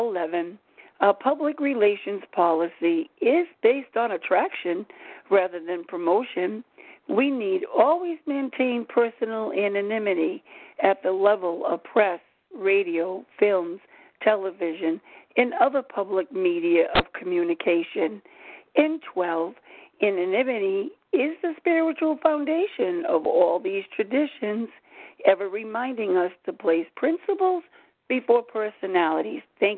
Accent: Rhode Island, United States; I am from Rhode Island, and I am recovered in Rhode Island.

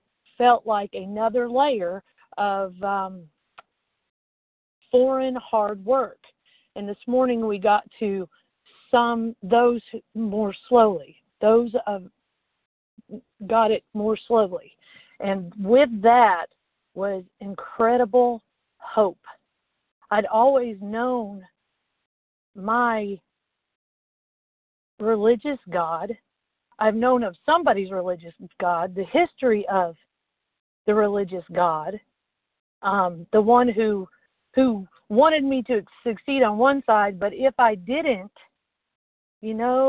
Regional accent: Jesup, Georgia, United States; I am from Jessup, Georgia, and this is my first share.

